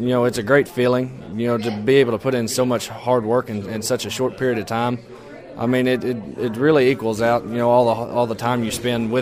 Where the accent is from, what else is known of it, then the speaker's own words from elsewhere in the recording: Ewing, Kentucky, United States; I was born and raised in Ewing, Kentucky. It's a small town outside of Flemingsburg, and I'm a junior at Fleming County High School.